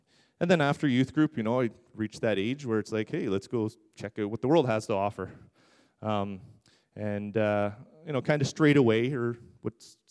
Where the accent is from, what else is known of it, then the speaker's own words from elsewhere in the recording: Orangeville, Ontario, Canada; born there; So I was born here in Orangeville, 1977. I'm 42 years old. I was dedicated in this very church.